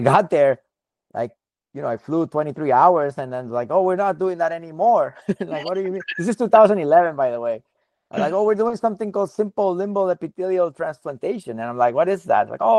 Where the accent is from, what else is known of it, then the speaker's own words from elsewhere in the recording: Sonora, Mexico; English is a second language; moved away as an adult; now in United States; I grew up in the north part of Mexico. I grew up in Sonora, close to Arizona, right? So, I've always had contact with the U.S., and I always liked the idea of trying to study here.